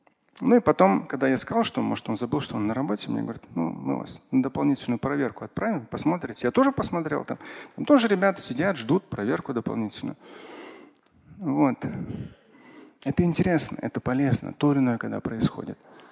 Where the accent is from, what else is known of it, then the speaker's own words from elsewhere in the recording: Moscow, Russia; born there; я сам родился в Москве.